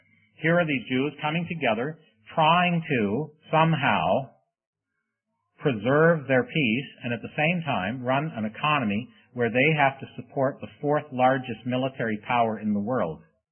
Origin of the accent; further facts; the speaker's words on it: Canada; now in Grand Rapids, United States; Now, you see, I'm a Canadian. I live in Grand Rapids, Michigan.